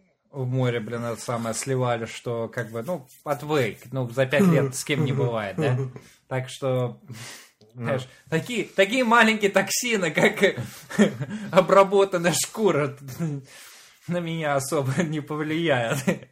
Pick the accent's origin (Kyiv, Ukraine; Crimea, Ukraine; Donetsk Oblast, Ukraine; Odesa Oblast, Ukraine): Donetsk Oblast, Ukraine; Mariupol; moved away; как бы в детстве жил в Мариуполе, все было нормально. Уехал в этот, 5 лет спустя туда вернулся, покупался в этот, в том же самом море, в котором а-ля вырос